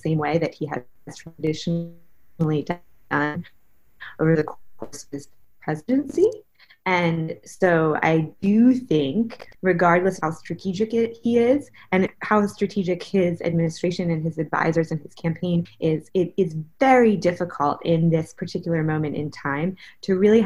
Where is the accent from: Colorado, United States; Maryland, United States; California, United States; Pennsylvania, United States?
Maryland, United States; Baltimore; I grew up in Baltimore, a city that has its own history and would fall within this category as well.